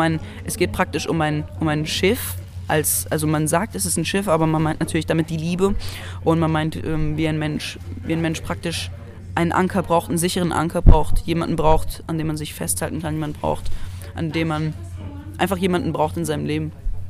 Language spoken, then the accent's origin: German; Baden-Württemberg, Germany; ich bin 15 Jahre alt, ich komme aus der Nähe von Karlsruhe und ich singe.